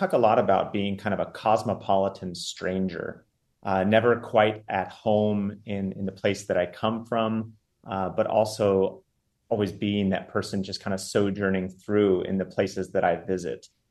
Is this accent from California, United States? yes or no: yes; Los Angeles, California, United States; I've been a religion nerd since I grew up in the Los Angeles urban area.